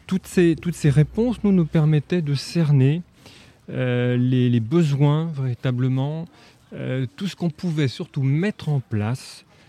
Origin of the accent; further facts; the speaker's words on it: Nantes, Pays de la Loire, France; je viens de Nantes.